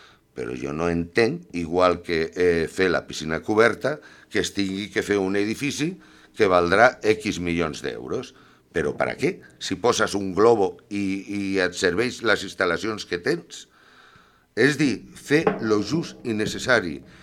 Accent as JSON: {"language": "Catalan", "town": "L'Hospitalet de Llobregat", "region": "Catalonia", "country": "Spain", "tie": "born there", "said": "i sóc català, I sóc nascut a Hospitalet de Llobregat i tota la meva família és catalana."}